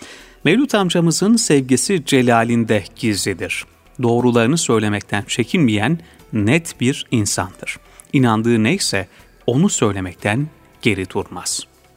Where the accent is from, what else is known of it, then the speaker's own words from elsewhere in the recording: Göynügören, Çankırı Province, Turkey; Bu fakir 1938 yılında Çankırı'nın Bayramören ilçesi Göynü Gören köyünde dünyaya gelmişim. Biz köylü olmamıza rağmen 300-400 yıllık şeceremiz kayıtlıdır.